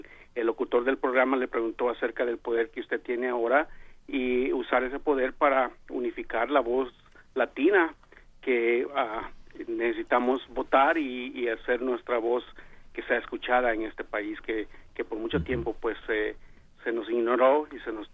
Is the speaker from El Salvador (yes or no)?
yes; El Salvador; now in Santa Rosa, United States; Yo soy del Salvador, soy salvadoreño